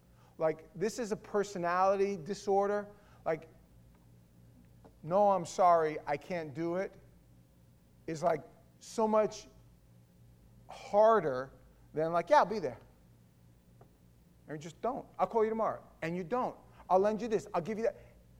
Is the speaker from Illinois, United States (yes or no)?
no; New York City, New York, United States; I grew up in New York, and there's not that many white people in certain areas, and a lot of white people in other areas, and a lot of Hispanic.